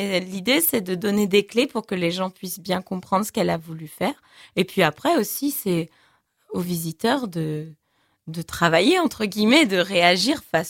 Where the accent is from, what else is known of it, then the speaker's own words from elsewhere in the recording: Les Sables-d'Olonne, Pays de la Loire, France; je fais les visites de ville au Sable d'Olonne. Donc je suis originaire du quartier de la Chaume, donc je vais visiter mon quartier.